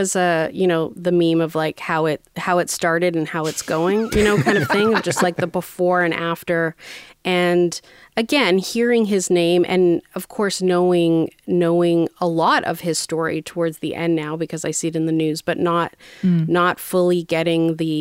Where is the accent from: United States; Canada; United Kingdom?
Canada; truthfully, I'm Canadian.